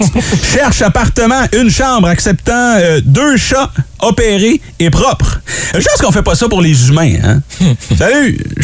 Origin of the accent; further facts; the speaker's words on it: Ottawa, Ontario, Canada; born there; also born or lived in Gatineau; Je suis né à Ottawa. Puis après ça, j'ai fait Gatineau, Ottawa plusieurs fois. Après ça, je suis parti pour ma première job à Hearst.